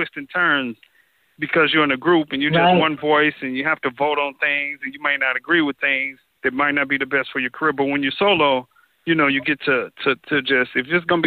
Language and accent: English; St. Louis, Missouri, United States; also born or lived in Los Angeles / New York; now in Atlanta, United States; I lived in L.A., then I moved to New York. Now I'm in Atlanta and I'm from St. Louis.